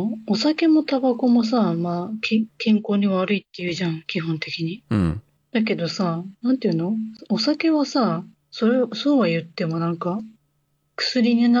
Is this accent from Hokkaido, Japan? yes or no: yes; Hokkaido, Japan; born or raised there